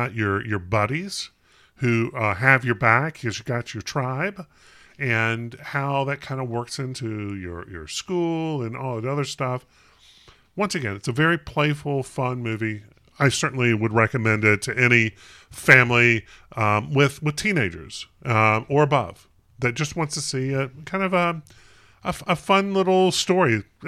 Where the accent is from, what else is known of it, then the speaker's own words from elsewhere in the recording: North Carolina, United States; And of course, Steve, I grew up in North Carolina. I'm not even sure we read things down there.